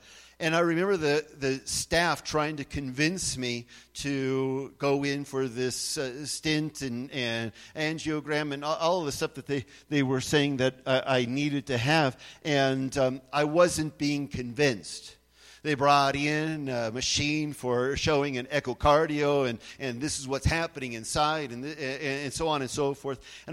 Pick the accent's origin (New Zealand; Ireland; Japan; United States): United States; California; I remember multiple times when I was growing up in California with the different classes of history